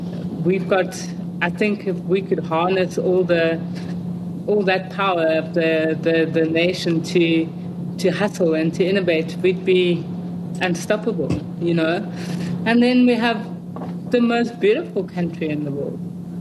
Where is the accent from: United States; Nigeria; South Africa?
South Africa; there's a certain quality of being South African that is very, very like powerful and attractive to people.